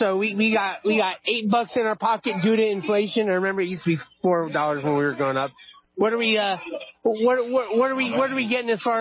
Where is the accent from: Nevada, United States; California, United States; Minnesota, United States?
California, United States; Los Angeles; Sorry, it's these North State accents. I'm from Los Angeles.